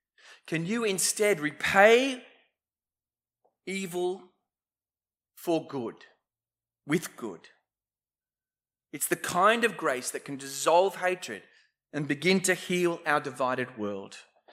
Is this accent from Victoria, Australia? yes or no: no; Newtown, New South Wales, Australia; When I was growing up in Newtown, everyone knew about the block on Everleigh Street near Redfern Station.